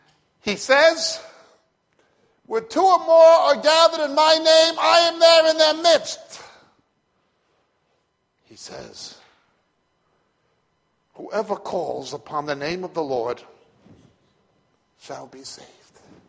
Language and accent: English; New York, United States; And there's guys I grew up with in New York who were dead from those same things, and I was more crazy than some of them.